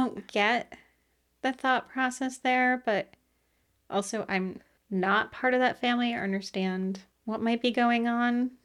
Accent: New York, United States; because I had actually mm-hmm. not heard of these towns as a New Yorker

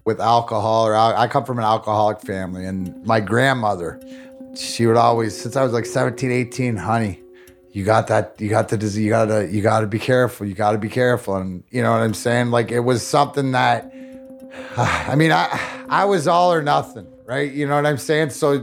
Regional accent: Detroit, Michigan, United States; That enabled me to get drafted by the Detroit Red Wings, my hometown team, in the second round of the 92 draft, 46 overall.

